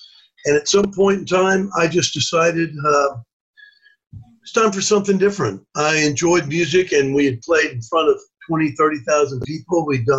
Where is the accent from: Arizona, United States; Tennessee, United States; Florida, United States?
Florida, United States; Tampa; I was raised in Tampa, Florida for most of school years.